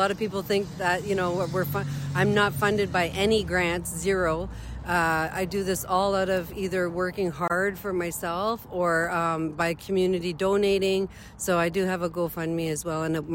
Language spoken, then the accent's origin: English; Timmins, Ontario, Canada; now in North Bay, Canada; I live in North Bay, Ontario now. I've been there for a few years now. But I grew up in Timmins, Ontario, which is a northern community as well as in Ontario.